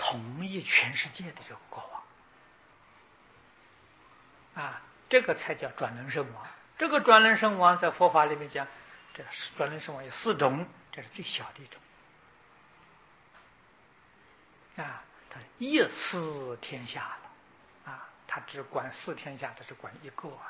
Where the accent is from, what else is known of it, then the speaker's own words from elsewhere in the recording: China; 我们中国俗话说， 这人比人气死人